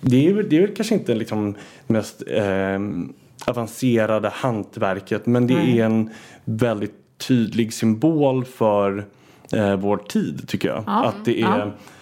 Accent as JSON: {"language": "Swedish", "town": "Bromma", "region": "Stockholm County", "country": "Sweden", "tie": "born or raised there", "said": "när jag växte upp i Bromma på 90-talet"}